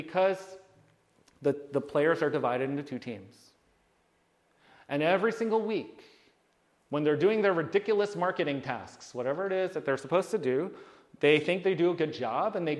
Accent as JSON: {"language": "English", "town": "Washington", "region": "District of Columbia", "country": "United States", "tie": "born or raised there", "said": "My hometown, Washington, D.C., is notorious."}